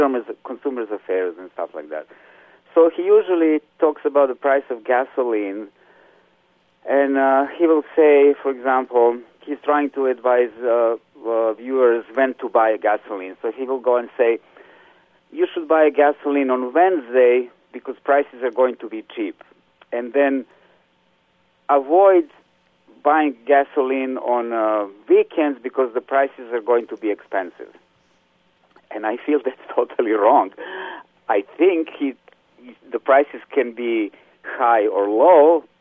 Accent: Serbia; first language sr; English is a second language; now in United States; I'm native of North County, yes. I grew up in Yugoslavia.

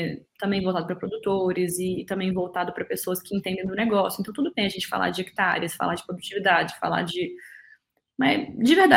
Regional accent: Brazil; olha, não sou do mal, também sou brasileira, também quero que a gente cresça com o Brasil

